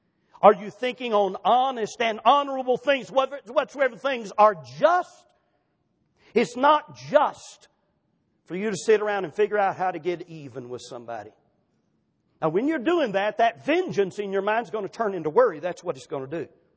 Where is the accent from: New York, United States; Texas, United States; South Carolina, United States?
South Carolina, United States; I was raised in South Carolina. There was hills everywhere.